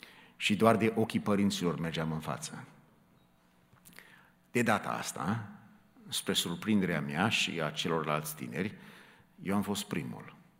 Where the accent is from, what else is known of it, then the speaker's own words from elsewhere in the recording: Chicago, Illinois, United States; eu am crescut în Chicago.